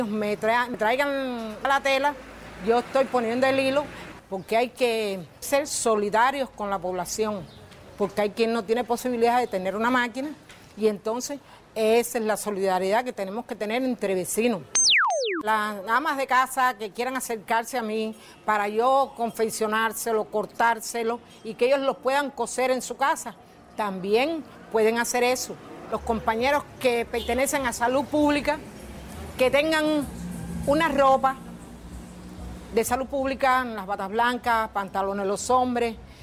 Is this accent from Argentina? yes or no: no; Cuba; Al final somos cubanos todos.